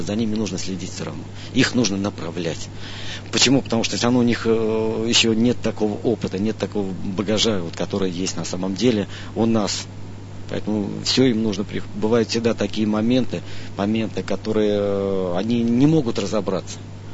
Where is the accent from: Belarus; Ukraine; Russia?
Russia; Krasnogorsk, Moscow Oblast; also born or lived in Ulyanovsk; из родного Красногорска, говорят, и из тоже, где я родился, в Ульяновске был 2 года